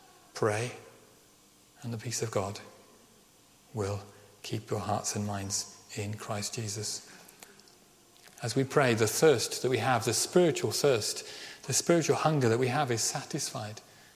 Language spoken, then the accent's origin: English; Birmingham, West Midlands, United Kingdom; which was lovely for me to hear as a Brummie. So that was fun. We were chatting in Welsh, which is probably why maybe my accent, Ceredigion accent, is stronger in Welsh.